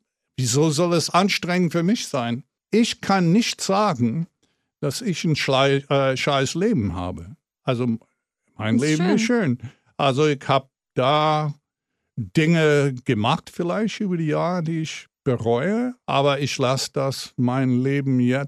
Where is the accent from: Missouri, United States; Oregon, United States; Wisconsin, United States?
Wisconsin, United States; Milwaukee; German is a second language; Wo ich herkomme, aus Milwaukee, jeder seiner Eltern haben gearbeitet. Kinder waren auf sich gelassen. Latchkey-Kids